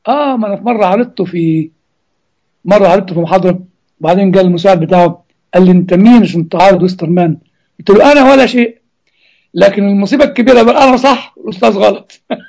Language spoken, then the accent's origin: Arabic; Upper Egypt, Egypt; تعرفين عندنا في الصعيد لما يولع في قش الرز تطلع النار لعنان السماء